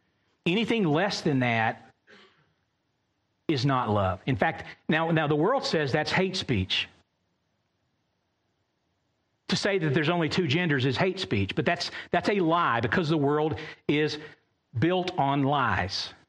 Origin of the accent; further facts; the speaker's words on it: the South, United States; that's what I think of as I grew up in the South in America